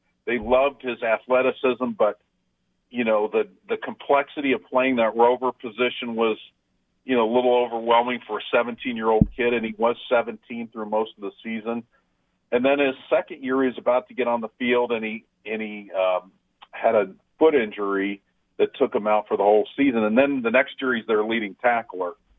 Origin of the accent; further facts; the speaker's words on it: Cleveland, Ohio, United States; I was born in Cleveland and grew up in Ohio.